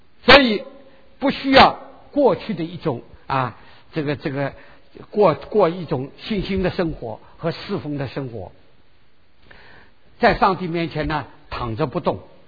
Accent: China; 因为这个罪人啊，在我们中国人当中听到罪字最可怕了，大家都不会承认啊。

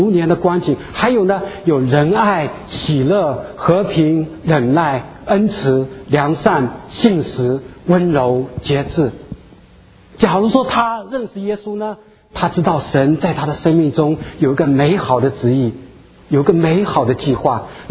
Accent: China; 那他很纳闷，如果要我们中国人，我们会点几根呢？

